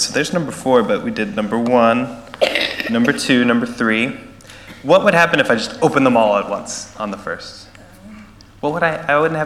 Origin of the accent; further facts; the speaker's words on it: United States; See, I'm from America and we have Thanksgiving, so you're not allowed to get excited about Christmas until after Thanksgiving.